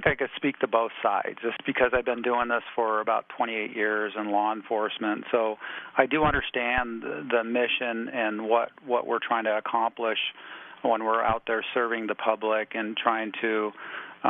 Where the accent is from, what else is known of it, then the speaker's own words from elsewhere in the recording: Sitka, Alaska, United States; I'm originally from Sitka. I'm a Coho Raven, and my father originated from Huna.